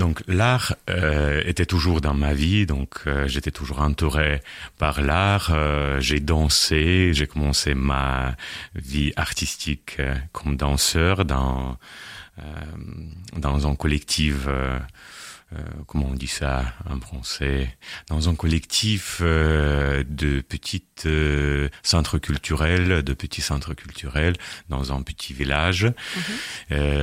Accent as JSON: {"language": "French", "town": "Krasnodar", "region": "Krasnodar Krai", "country": "Russia", "second_language": "French", "said": "Moi, je viens du sud de la Russie, de Krasnodar. C'est un lieu principal de la région des Cosaques. C'est la région plus chaude de la Russie."}